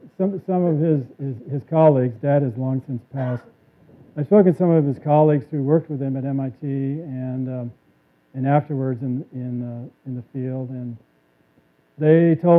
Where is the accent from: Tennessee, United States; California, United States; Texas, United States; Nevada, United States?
Texas, United States; Dallas; here we are in Dallas. I grew up in Dallas.